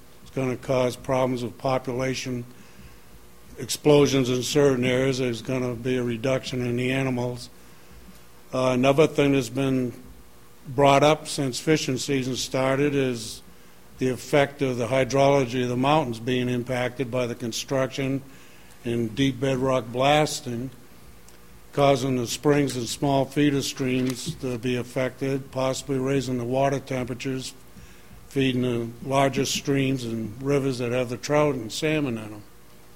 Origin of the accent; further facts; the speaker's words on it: Lexington Township, Maine, United States; I'm from Lexington Township